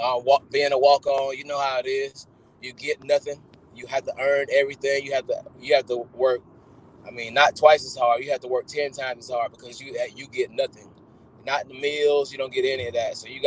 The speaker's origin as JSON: {"language": "English", "town": "Greenville", "region": "Florida", "country": "United States", "said": "Well, you know, I'm from Madison County, Greenville, Florida, home of the Cowboys, and real small county, super small town, very family oriented, you know, all blue collar workers."}